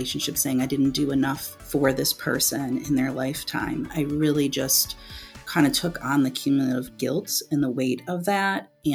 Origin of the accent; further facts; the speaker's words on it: Buffalo, New York, United States; from Buffalo, New York